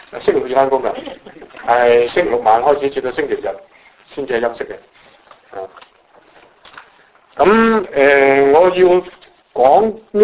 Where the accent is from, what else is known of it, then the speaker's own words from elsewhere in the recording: China; 如果用我哋中國人講啊，就係正合吾意